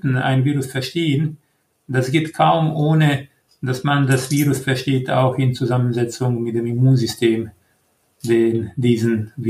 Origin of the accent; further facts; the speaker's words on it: Croatia; German is a second language; moved away as an adult; also born or lived in Munich / United States; now in Germany; Ich komme aus Kroatien ursprünglich, wo ich Medizin studiert habe. Kurz danach habe ich Kroatien verlassen.